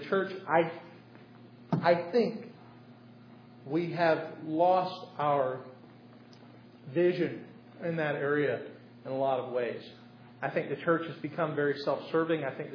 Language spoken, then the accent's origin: English; United States; not just because I'm an American, maybe that has some influence on it